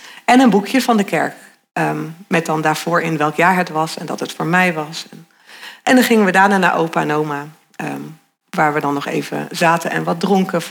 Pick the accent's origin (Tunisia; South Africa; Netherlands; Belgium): Netherlands; Randstad; now in Emmeloord, Netherlands; Nou, ik kom uit de Randstad.